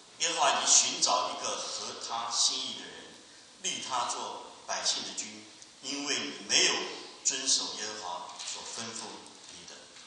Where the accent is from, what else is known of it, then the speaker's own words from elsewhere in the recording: China; 后裔哈，在我们中国人呢，第一个 观念，这个后裔绝对不会是一个